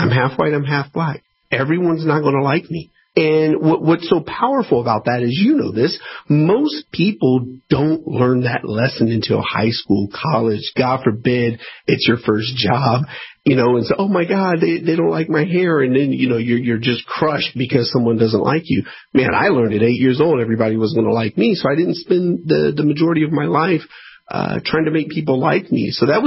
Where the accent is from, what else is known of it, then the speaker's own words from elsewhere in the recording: United States; So I grew up in United States poverty, but poverty nonetheless.